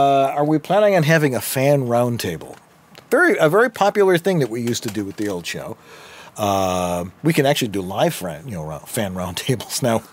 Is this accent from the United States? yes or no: yes; Buffalo, New York, United States; We're both from Buffalo.